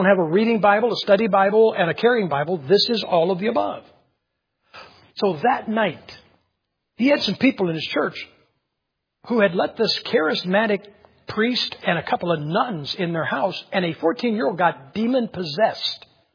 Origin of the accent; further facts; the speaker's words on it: Ohio, United States; now in Idaho, United States; We don't get it out in Idaho much. But I was raised here in Ohio.